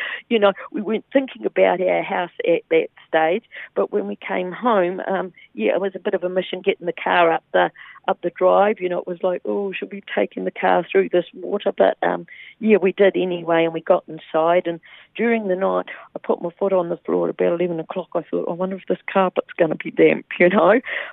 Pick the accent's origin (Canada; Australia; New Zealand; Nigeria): New Zealand; Christchurch, Canterbury; now in Westport, New Zealand; I was from Christchurch. But life had other plans, and I met my husband here, fell in love. He's from Christchurch too, and we've been here ever since.